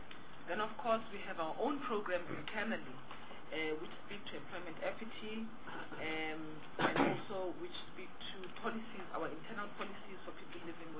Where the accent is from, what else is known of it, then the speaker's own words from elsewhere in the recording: Western Cape, South Africa; from the Western Cape, member of this committee.